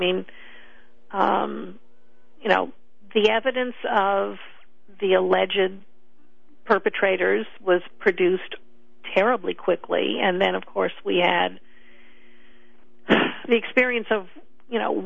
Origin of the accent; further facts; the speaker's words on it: New York, United States; moved away as an adult; now in Boston, United States; I mean, I grew up in New York, but I moved to Boston as a young adult, and I've lived here. I mean, moved to the Boston area, lived here for most of my life.